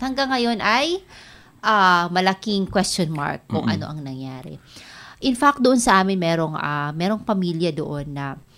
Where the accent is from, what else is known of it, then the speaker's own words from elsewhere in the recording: Northern Samar, Philippines; Ako taga Northern Samar ako.